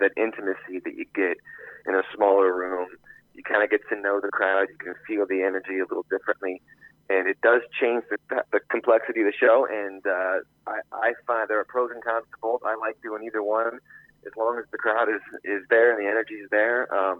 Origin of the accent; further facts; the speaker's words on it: Iowa, United States; now in Chicago, United States; As I said, I'm in Chicago now, but yeah, no, I consider Iowa home still. It's my home state. I'm a Hawkeye fan through and through.